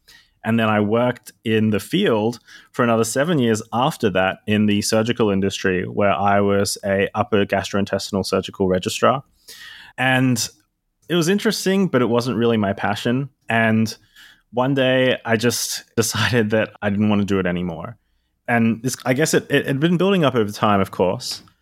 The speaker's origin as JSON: {"language": "English", "country": "Australia", "tie": "born or raised there", "lives_now": "Singapore", "said": "I grew up in Australia my whole life there. I've been in Singapore for the last couple of years"}